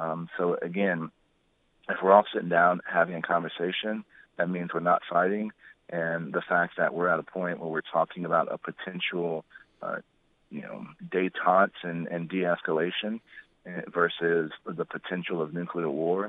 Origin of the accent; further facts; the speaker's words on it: San Antonio, Texas, United States; I'm from San Antonio. We have CPS Energy there.